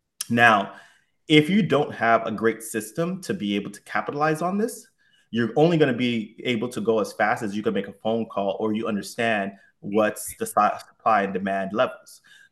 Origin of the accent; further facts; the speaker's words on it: Miami, Florida, United States; also born or lived in Dubai; now in Los Angeles, United States; So I'm born and raised in Miami. I've lived in Dubai for 5 years while traveling Europe, and now I live in LA.